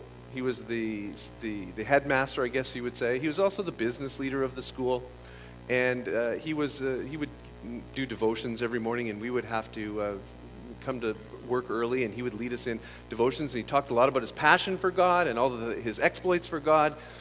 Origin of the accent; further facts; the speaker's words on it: Sault Ste. Marie, Michigan, United States; But in another sense, I'm really home. I'm right home, because I grew up here in Sault Ste. Marie